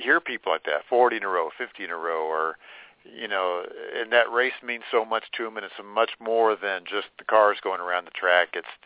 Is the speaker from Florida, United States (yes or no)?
no; Indianapolis, Indiana, United States; It's funny, I grew up in Indianapolis and never went to the race until I started covering it years later.